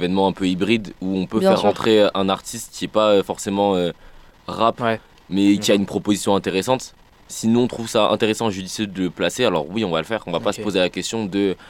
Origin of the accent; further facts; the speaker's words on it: Nîmes, Occitanie, France; moi je suis de Nîmes aussi à la base.